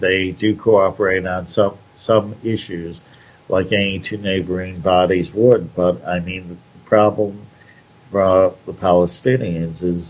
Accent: Chicago, Illinois, United States; I'm not surprised. Why? I'm a Chicagoan.

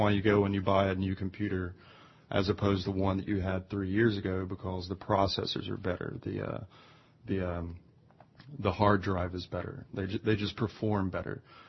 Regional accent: North Carolina, United States; I grew up in Appalachian Mountains in North Carolina. I'm a good old boy myself

